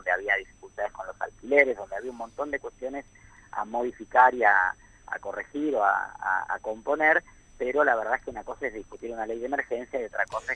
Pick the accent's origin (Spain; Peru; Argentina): Argentina; Santa Fe; yo vengo de Santa Fe